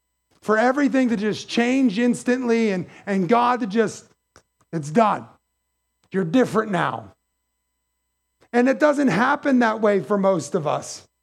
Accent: McKeesport, Pennsylvania, United States; I'm born and raised in White Oak and McKeesport.

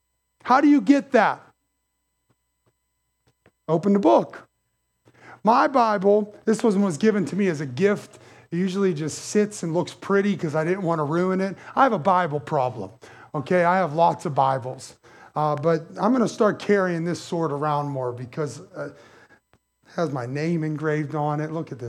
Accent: McKeesport, Pennsylvania, United States; I'm born and raised in White Oak and McKeesport.

